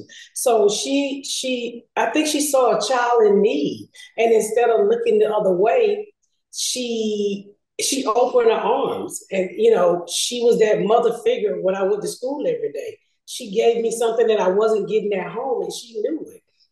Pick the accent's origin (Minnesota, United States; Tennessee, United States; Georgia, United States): Georgia, United States; Atlanta; So I'm from the South. You have to learn how to do something called joning. People call it different from different place, you know, sides of the world. But here in Atlanta, we call it down South, we call it joning.